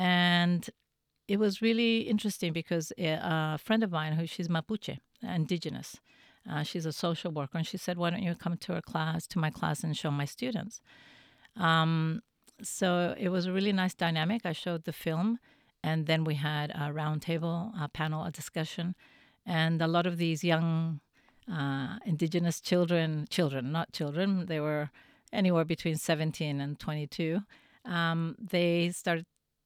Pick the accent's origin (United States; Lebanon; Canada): Canada; I remember growing up in Canada.